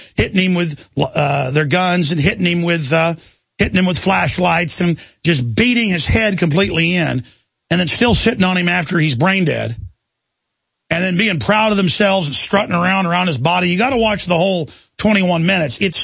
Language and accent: English; Dallas, Texas, United States; But the times in my life growing up in Dallas